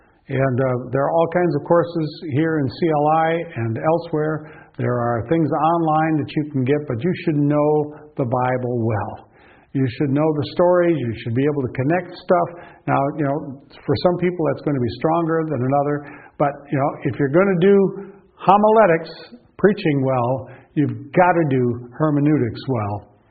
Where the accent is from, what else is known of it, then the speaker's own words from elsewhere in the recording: United States; And, you know, for me, as an American, you just got to love his accent.